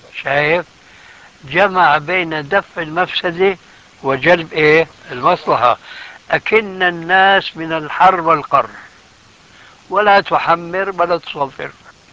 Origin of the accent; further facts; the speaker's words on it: Syria; كما كانوا يفعلون عندنا في سوريا من عهد قريب